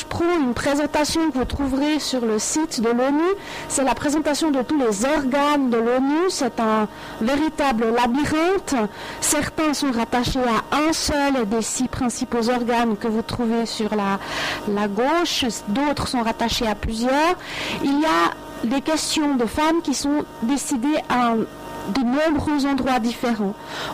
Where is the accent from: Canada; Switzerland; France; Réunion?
Switzerland; pardon, je suis suisse, 94